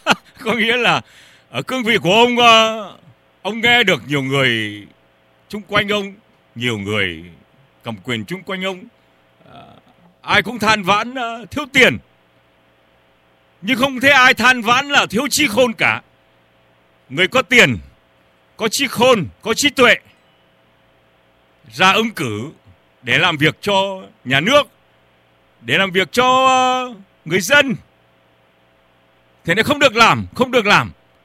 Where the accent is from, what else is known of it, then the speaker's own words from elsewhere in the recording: Northern Vietnam, Vietnam; born there; Ông sinh ra tại miền Bắc và tôi cũng sinh ra tại miền Bắc. Tiến sĩ sống tại miền Bắc, tôi sống tại miền Nam.